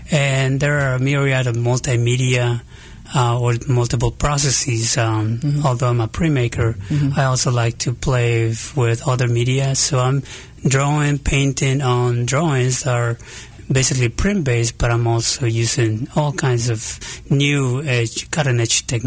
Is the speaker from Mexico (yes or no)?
yes; Mexico; I'm originally from Mexico. Right. So when I went to school in Mexico